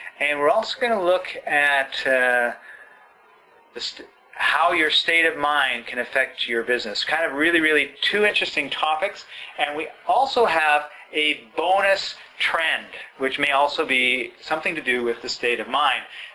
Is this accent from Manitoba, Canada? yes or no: no; Vancouver, British Columbia, Canada; here's a business opportunity that I can take to my hometown. Because I'll tell you, in Vancouver, I think this would be huge.